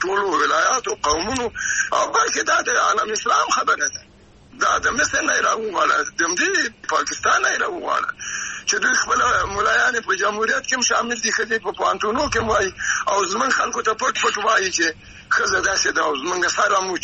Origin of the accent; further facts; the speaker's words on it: Afghanistan; نو دوی بعد چې زه افغان یم نارینه